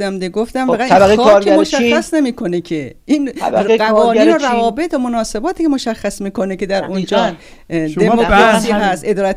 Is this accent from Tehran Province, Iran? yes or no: yes; Tehran, Tehran Province, Iran; من تهرانی هستم